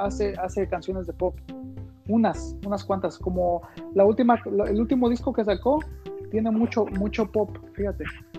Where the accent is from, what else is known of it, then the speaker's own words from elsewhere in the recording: Mexico City, Mexico; de donde yo soy, ahí en el DF